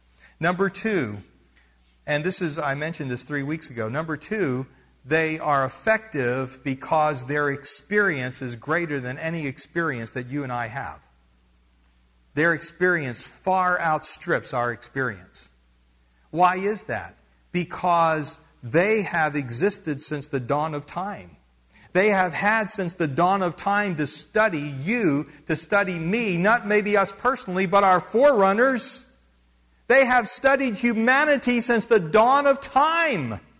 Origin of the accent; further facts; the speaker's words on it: Pennsylvania, United States; also born or lived in Arkansas / Texas; I grew up in Pennsylvania. We don't have armadillos in Pennsylvania. All right? Then I moved to Arkansas and Texas